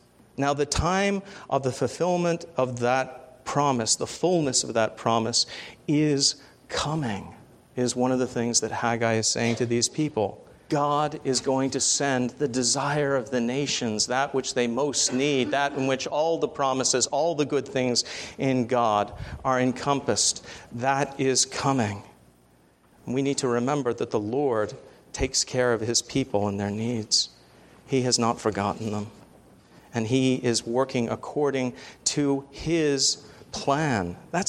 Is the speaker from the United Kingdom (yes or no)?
yes; England, United Kingdom; particularly in my home country in England